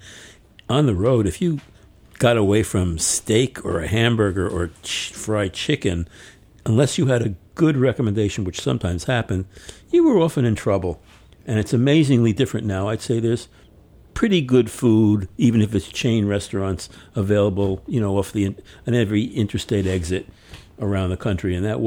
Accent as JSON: {"language": "English", "region": "New York", "country": "United States", "tie": "born or raised there", "said": "I grew up in New York. I was out of New York for 14 years. I came back in the 70s at the low point"}